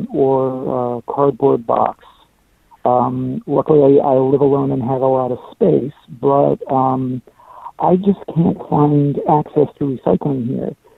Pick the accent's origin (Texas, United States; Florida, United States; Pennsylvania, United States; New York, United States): New York, United States; New York City; now in Ponce, Puerto Rico; So I'm a New Yorker. I still keep my rent-stabilized apartment in the East Village, but I've been living and working here in Ponce for a year and a half